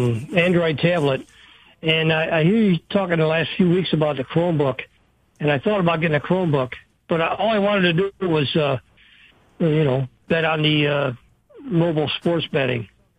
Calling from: Brockport, New York, United States; Brockport.

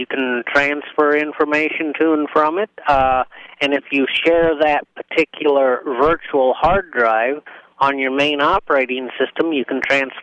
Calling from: Clarion, Iowa, United States; A little town called Clarion, Iowa.

